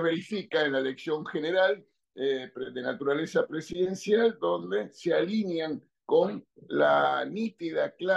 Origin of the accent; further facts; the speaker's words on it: Argentina; soy descendiente de asturianos y que soy el primer argentino de mi familia.